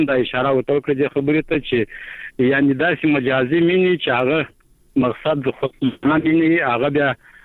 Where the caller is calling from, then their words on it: Kandahar, Afghanistan; ما د شایسته کندار څخه د ټلیفون په کرښه